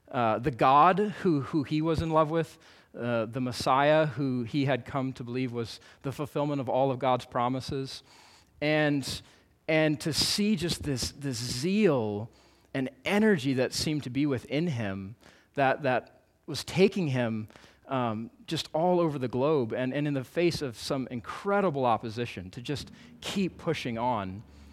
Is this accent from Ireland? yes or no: no; Florida, United States; now in Boston, United States; which means I live in Boston right now with my wife and three children. I have three little boys. I was from Florida before that.